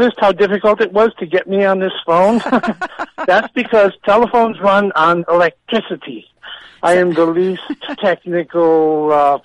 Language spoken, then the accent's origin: English; Cleveland, Ohio, United States; moved away as an adult; also born or lived in New York; now in Netherlands; When I was 18, I went to New York, lived there 30 years, and then went back to Cleveland for about 10 years, and then I moved to Holland. I live in Holland now.